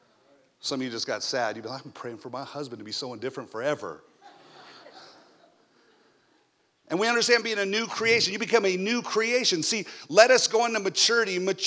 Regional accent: Arizona, United States; I was from Arizona. I'd never seen so much water.

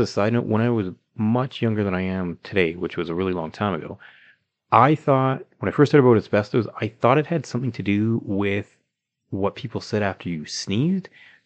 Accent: Calgary, Alberta, Canada; we're both from Calgary, Alberta, Canada.

